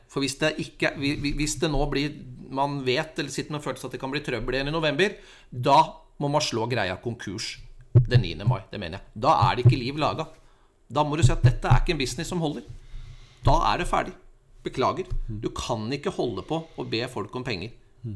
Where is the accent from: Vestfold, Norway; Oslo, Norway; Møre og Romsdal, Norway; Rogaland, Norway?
Vestfold, Norway; Larvik; jeg er fra Larvik.